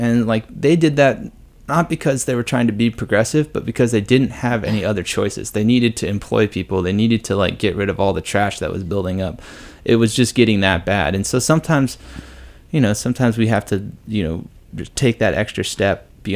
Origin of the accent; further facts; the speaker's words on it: Olympia, Washington, United States; I'm from the West Coast.